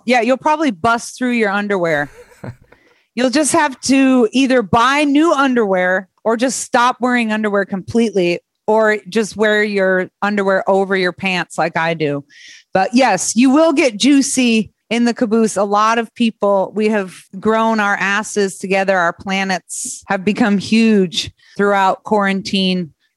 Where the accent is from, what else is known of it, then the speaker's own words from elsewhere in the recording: Vermont, United States; I grew up in Vermont, out in the woods.